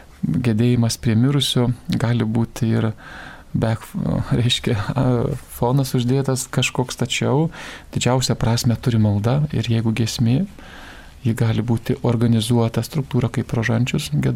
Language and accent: Lithuanian; Šeštokai, Alytus County, Lithuania; kaip ir aš taip pat Dzūkas, aš iš Šeštokų.